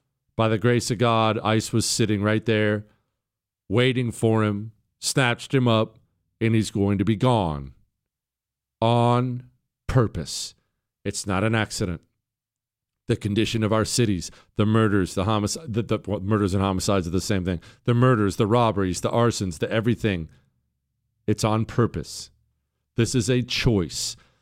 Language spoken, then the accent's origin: English; Bozeman, Montana, United States; But you know, I grew up in Bozeman, Montana.